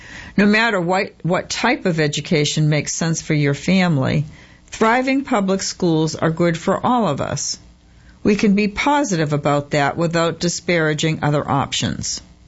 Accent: North Carolina, United States; I grew up in Wake County, graduated from our public schools, and sent my children to them.

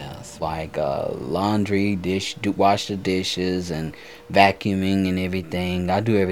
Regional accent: Wichita, Kansas, United States; I'm from Wichita, Kansas.

